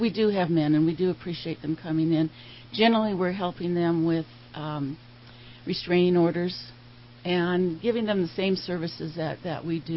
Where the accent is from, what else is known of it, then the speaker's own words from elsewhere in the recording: Anderson, California, United States; also born or lived in Redding; I was born at Memorial Hospital here in Redding, Shasta Regional. I was raised in Anderson.